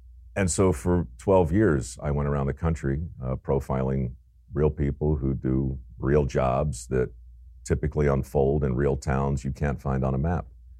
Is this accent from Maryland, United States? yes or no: yes; Baltimore, Maryland, United States; I was convinced as a young guy growing up in Baltimore that I would follow in the footsteps of my grandfather, who lived right next door.